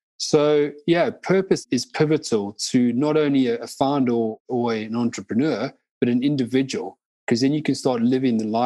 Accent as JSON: {"language": "English", "country": "South Africa", "tie": "born or raised there", "said": "I grew up in South Africa during a massive transition in the country."}